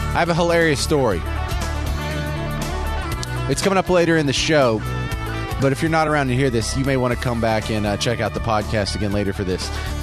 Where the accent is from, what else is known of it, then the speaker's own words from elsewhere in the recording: the South, United States; I'm from the South, and this is craziness.